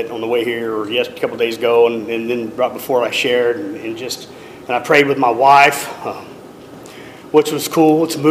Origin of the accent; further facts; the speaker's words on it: Broken Arrow, Oklahoma, United States; You know, I grew up in Broken Arrow